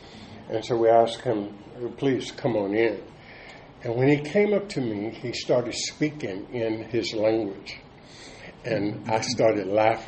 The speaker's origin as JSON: {"language": "English", "town": "Nacogdoches", "region": "Texas", "country": "United States", "tie": "born or raised there", "also_born_or_lived": "Ethiopia", "moved": "as an adult", "lives_now": "California, United States", "said": "I was born and raised in East Texas, a town called Nacogdoches, Texas."}